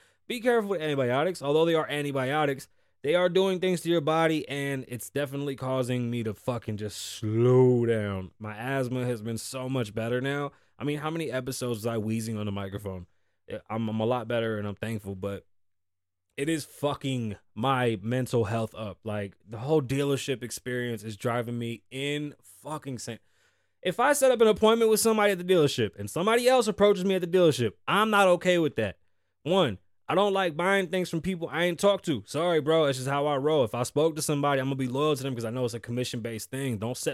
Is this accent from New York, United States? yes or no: yes; New York, United States; now in Las Vegas, United States; I'm an outsider here. I live here now. I'm from New York, so I technically left.